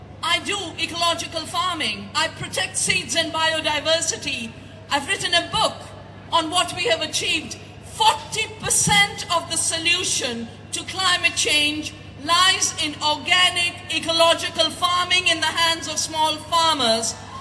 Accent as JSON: {"language": "English", "region": "the Himalaya", "country": "India", "said": "I come from the Himalaya. Our glaciers are melting. Our villages are getting flooded out or drying up."}